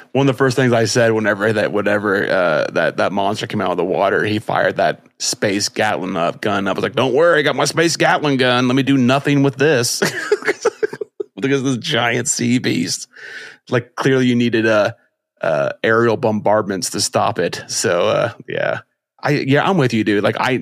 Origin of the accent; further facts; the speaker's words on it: Indiana, United States; But I'm just from Indiana.